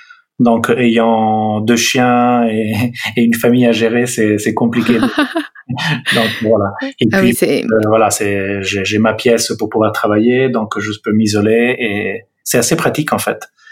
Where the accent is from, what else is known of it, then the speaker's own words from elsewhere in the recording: Milan, Lombardy, Italy; born there; accent: Italian; French is a second language; Le nom et l'accent révèlent une origine italienne. Donc, je suis né à Milan en 71.